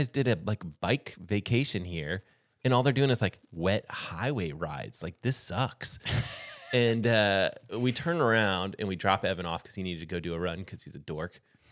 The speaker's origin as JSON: {"language": "English", "town": "Washougal", "region": "Washington", "country": "United States", "said": "I'm from Washougal. People from Washougal are gonna write in and be like, no."}